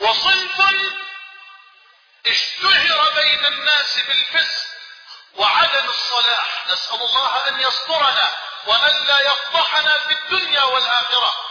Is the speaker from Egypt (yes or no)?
yes; Egypt; بلدنا مصر